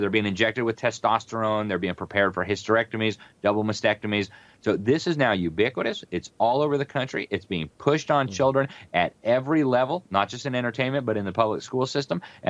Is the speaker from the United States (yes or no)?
yes; Florida, United States; It's even here in my home state of Florida.